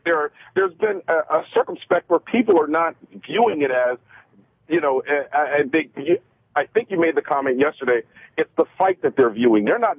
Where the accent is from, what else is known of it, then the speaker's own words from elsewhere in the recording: United States; moved away as an adult; now in Canada; I'm an American expat, married to a Canadian here, and just moved recently within the last 2 weeks here to Canada.